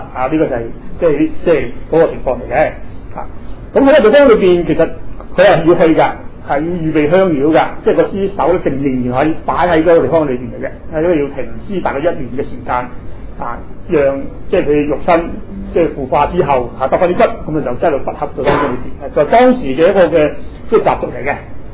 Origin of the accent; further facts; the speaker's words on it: China; 即係我哋中國人即係安葬咁樣，即係我中國人唔係噶嘛